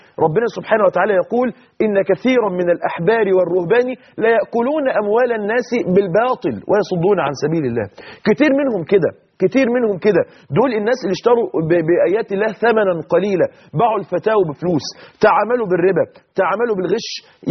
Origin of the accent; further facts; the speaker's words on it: Mansoura, Dakahlia, Egypt; من اكبر تجار الخردة مثلا عندنا في المنصورة